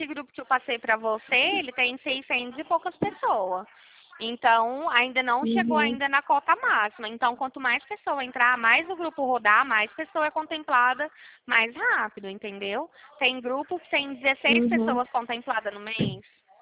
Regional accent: Ribeirão Preto, São Paulo, Brazil

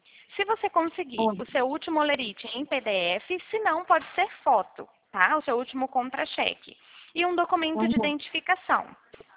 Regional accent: Minas Gerais, Brazil; eu sou mineira

